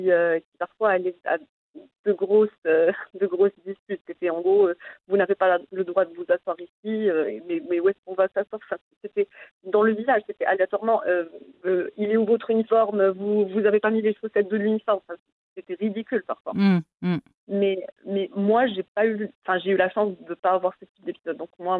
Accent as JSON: {"language": "French", "country": "Morocco", "said": "Moi, je suis marocaine"}